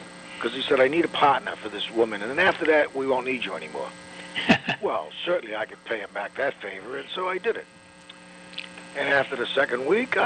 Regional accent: Chelsea, Massachusetts, United States; I was born and raised right here in Massachusetts in a little town called Chelsea, which borders Boston on the north.

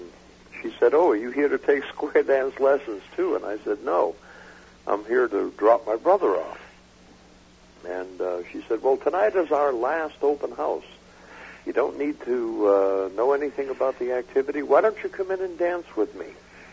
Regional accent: Derry, New Hampshire, United States; also born or lived in Waltham, Massachusetts; I grew up in Derry, New Hampshire.

